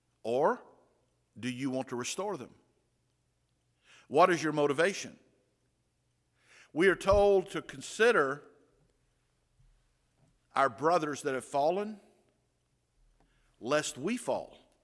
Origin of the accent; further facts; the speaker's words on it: Georgia, United States; Growing up in South Georgia, there's an old saying that says, don't air your dirty laundry.